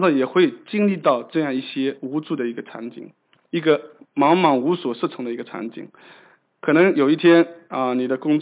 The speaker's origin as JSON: {"language": "Chinese", "town": "Ningbo", "region": "Zhejiang", "country": "China", "tie": "born or raised there", "moved": "as an adult", "lives_now": "United States", "said": "那我老家是宁波啊，宁波是在上海南边一点点啊，离上海蛮近的啊。"}